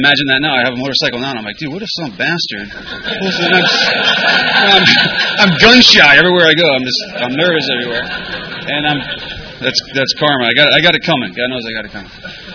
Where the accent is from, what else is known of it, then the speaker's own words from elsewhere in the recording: Washington, District of Columbia, United States; also born or lived in Philippines; We grew up in D.C. We were Washington, D.C., military family.